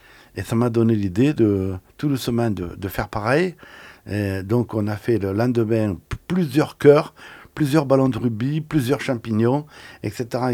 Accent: Draguignan, Provence-Alpes-Côte d'Azur, France; Moi, je suis plutôt originaire de Draguignan, Saint-Raphaël. Dans le sud.

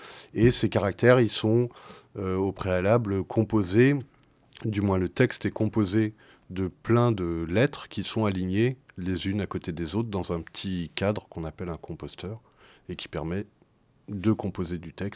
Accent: Boulogne-Billancourt, Île-de-France, France; born there; Alors je suis né à Boulogne-Billancourt.

